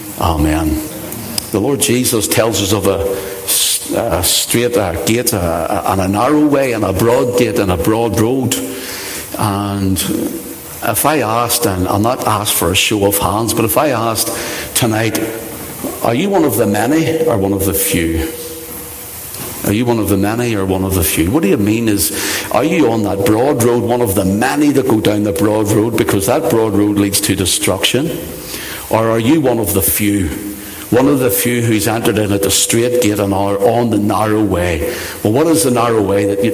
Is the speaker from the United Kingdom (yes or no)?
yes; Belfast, Northern Ireland, United Kingdom; I grew up on the Shore Road. But I was born in East Belfast